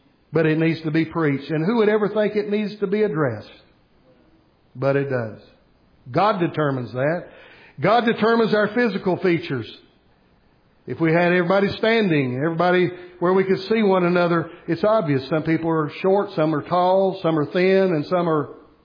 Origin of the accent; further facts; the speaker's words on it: Bristol, Tennessee, United States; I'm glad I grew up in Fairmount, by the way. I'm glad the Lord put me in Fairmount in Bristol, Tennessee.